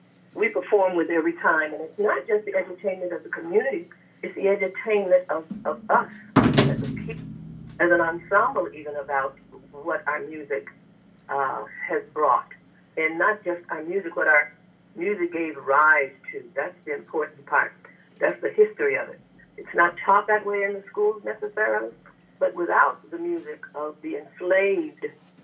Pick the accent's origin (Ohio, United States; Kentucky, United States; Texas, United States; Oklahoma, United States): Texas, United States; And I, growing up in Texas, you know, I was a part of that fight